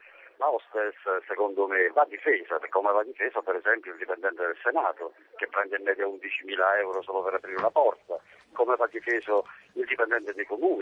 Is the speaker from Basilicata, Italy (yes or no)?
no; Caserta, Campania, Italy; io sono di Caserta